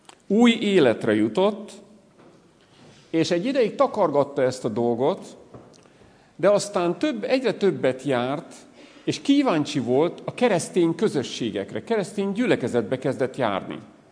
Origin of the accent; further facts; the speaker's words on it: Monor, Pest, Hungary; Én Monorról vagyok, egy református gyülekezetből, de a Gedeon Társaságnak is a tagja vagyok